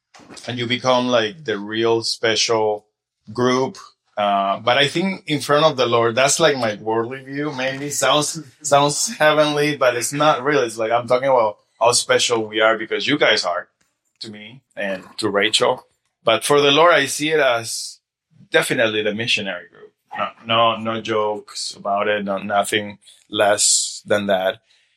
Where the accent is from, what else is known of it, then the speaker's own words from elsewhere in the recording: Venezuela; now in Denver, United States; I come from Denver. I'm from Venezuela, but I come from Denver with my wife.